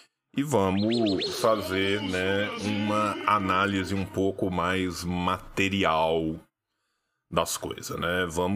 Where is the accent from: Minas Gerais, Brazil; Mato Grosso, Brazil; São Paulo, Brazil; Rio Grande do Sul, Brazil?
Minas Gerais, Brazil; Vou começar de Minas porque eu sou mineiro.